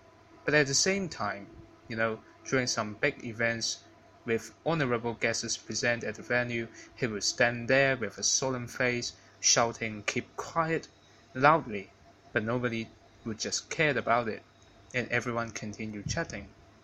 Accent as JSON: {"language": "English", "country": "Hong Kong", "said": "from Hong Kong, China, and here's the anecdote."}